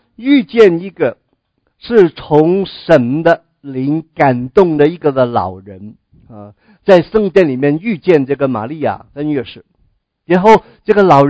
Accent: China; 那很多人呢特别我们中国人很喜欢去看相了，算命了

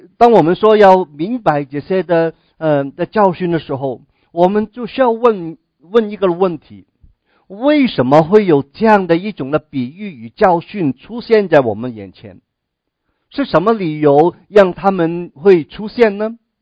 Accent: China; 犹太人的文化习惯的里面跟我们中国人有点相似

